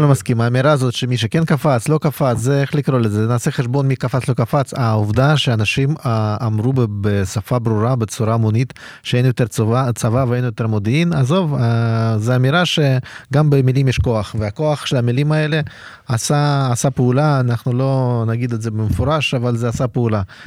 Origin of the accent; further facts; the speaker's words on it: Russia; now in Israel; אני הגעתי מרוסיה